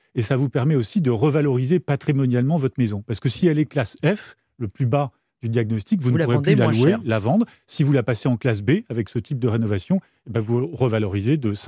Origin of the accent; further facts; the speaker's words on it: Normandy, France; je suis normand